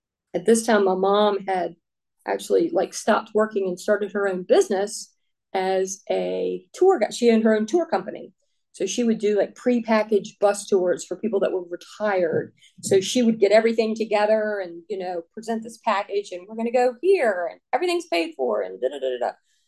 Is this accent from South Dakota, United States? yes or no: no; Quentin, Virginia, United States; It was a teeny tiny church he preached at as I was growing up in Quentin, Virginia.